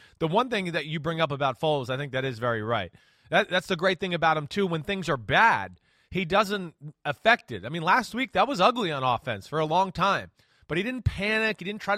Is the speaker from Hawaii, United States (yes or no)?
no; New Jersey, United States; I know I don't say Bengals, but I'm from New Jersey